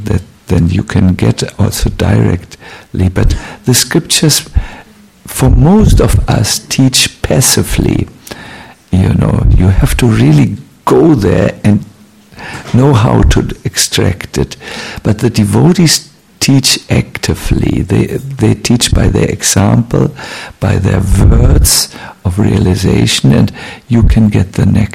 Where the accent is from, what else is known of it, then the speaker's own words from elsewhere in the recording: Germany; English is a second language; I come from Germany. I can't stop criticizing.